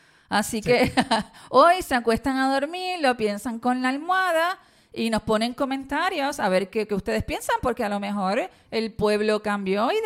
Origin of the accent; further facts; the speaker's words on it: Puerto Rico; nosotros como puertorriqueños y puertorriqueñas